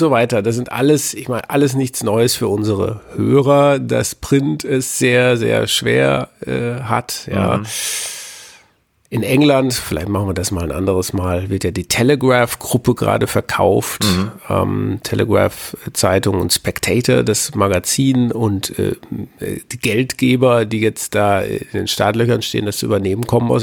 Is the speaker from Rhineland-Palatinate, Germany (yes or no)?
no; North Rhine-Westphalia, Germany; die Neue Westfälische, wo ich herkomme, sozusagen aus Ostwestfalen.